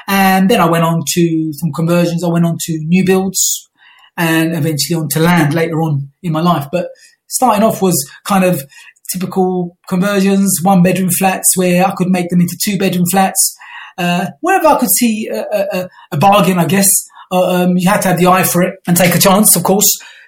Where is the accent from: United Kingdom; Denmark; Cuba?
United Kingdom; London; I grew up in South London and around Camberwell. I spent my first 20 years around there